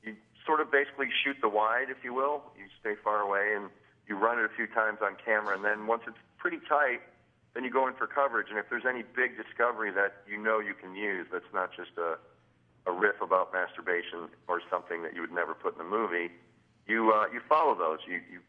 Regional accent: Darien, Illinois, United States; That was in my hometown out in Darien, Illinois.

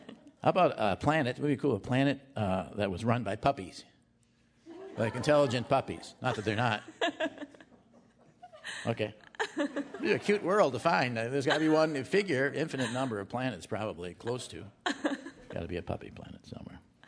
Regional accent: Madison, Wisconsin, United States; Any of you on that site? Ashley Madison site? I'm from Madison. I haven't heard of it.

